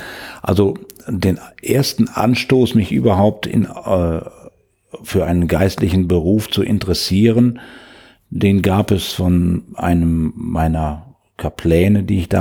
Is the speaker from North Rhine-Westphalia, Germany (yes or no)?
yes; Münster, North Rhine-Westphalia, Germany; in Münster, meiner Heimatstadt